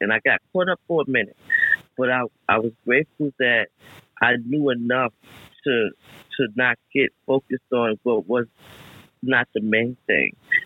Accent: Bronx, New York, United States; I'm from the Boogie Down Bronx. That is New York, New York.

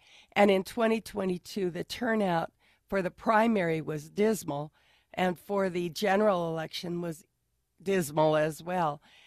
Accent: Reno, Nevada, United States; Well, I was raised here in Reno, 3 years old when we came, went to local schools, Anderson, Roger Corbett.

